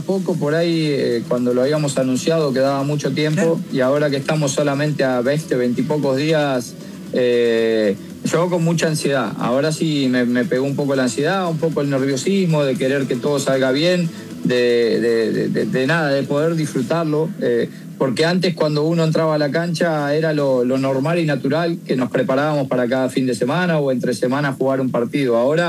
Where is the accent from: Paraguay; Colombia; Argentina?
Argentina; now in Spain; yo soy argentino